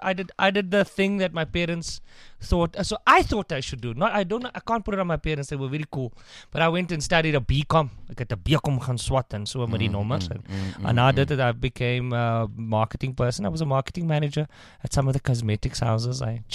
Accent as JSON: {"language": "English", "town": "Hankey", "region": "Eastern Cape", "country": "South Africa", "said": "I come from Hanky, man."}